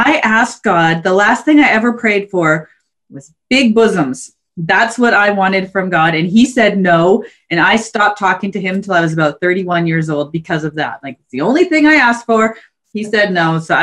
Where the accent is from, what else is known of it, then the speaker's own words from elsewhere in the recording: Canada; I mean, we grew up in Canada, which is fairly not super Christian, to say the least.